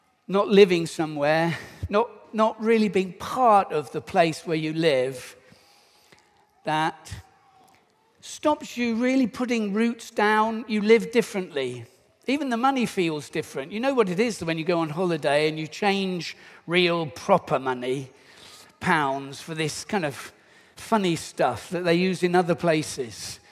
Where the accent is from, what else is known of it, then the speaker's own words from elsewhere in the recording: United Kingdom; I'm British. But I'm living somewhere where I don't really belong.